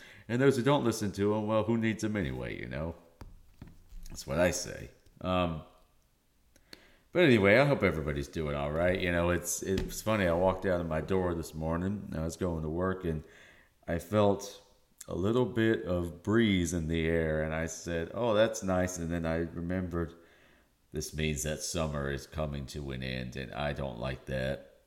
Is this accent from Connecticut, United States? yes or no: no; Charleston, South Carolina, United States; I'm from Charleston, South Carolina. I'm Greek. I have the Greek blood in me. I can't handle the cold.